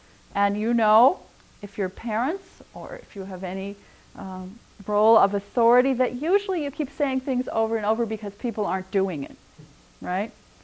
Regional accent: Midwest, United States; also born or lived in California; You probably also need to know that I grew up in the Midwest, but I've lived in California.

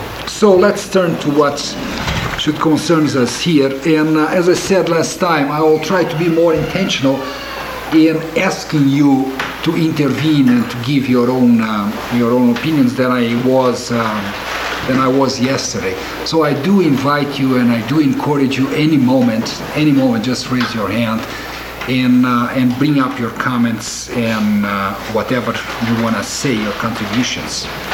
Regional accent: Brazil; English is a second language; now in Chicago, United States; I'm from Brazil, and I have been teaching for the last years theology at the Lutheran School of Theology at Chicago.

